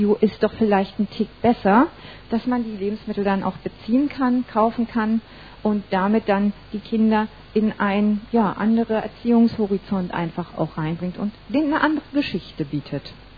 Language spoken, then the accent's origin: German; East Germany, Germany; Ich komme ja nur aus dem Osten von Deutschland